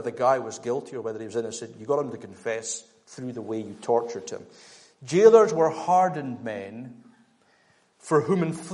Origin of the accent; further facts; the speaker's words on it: Scotland, United Kingdom; especially as Scottish males